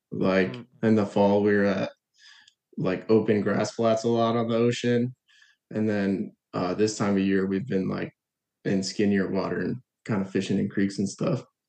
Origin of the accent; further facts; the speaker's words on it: Florida, United States; I've always just been fishing a lot because I grew up in Florida.